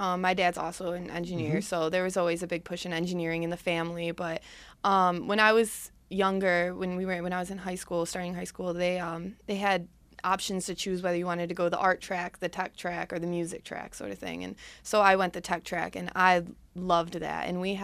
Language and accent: English; Spencerport, New York, United States; Well, I'm from Spencerport.